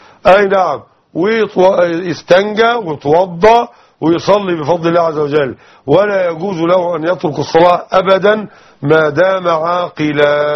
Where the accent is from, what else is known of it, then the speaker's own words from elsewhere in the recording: Nile Delta, Egypt; عندنا نحن معاشر المسلمين من أهل الدلتا